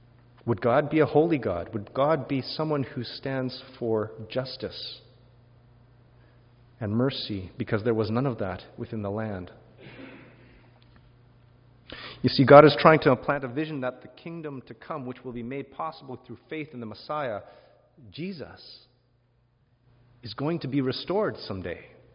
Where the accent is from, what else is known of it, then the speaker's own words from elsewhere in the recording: Calgary, Alberta, Canada; the Alliance Church that I grew up in Calgary